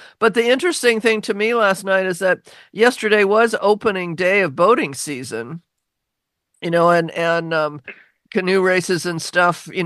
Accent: Laurelhurst, United States; Well, I grew up in that area, and it was a big deal when I grew up in Laurelhurst.

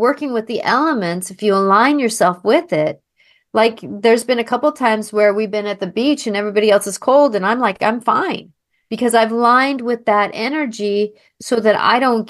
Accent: Seattle, Washington, United States; because I grew up in Seattle myself

